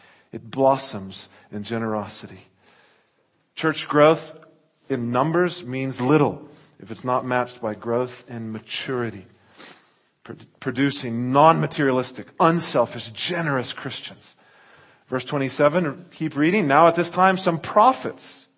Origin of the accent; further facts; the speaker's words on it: United States; now in South Africa; Oh, you're not from here. Okay, you know, I'm from the States originally. Oh, but you still got the accent. Yeah, 13 years.